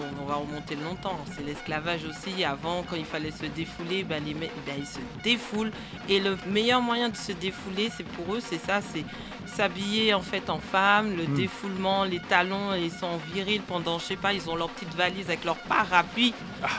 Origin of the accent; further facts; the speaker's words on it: Martinique, France; je suis martiniquaise.